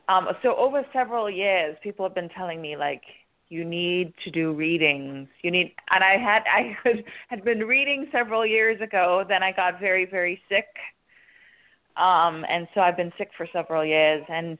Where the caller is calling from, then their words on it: Florida, United States; I'm calling from Florida.